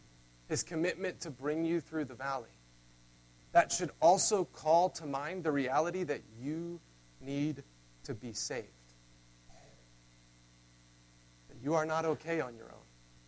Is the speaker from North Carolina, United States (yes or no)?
yes; North Carolina, United States; I'm from North Carolina. We have things we call mountains back in North Carolina.